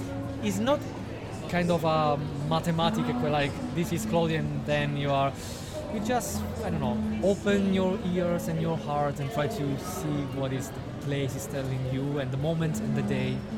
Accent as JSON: {"language": "English", "country": "Italy", "lives_now": "London, United Kingdom", "said": "I'm in London. I'm from Italy, but I live in London."}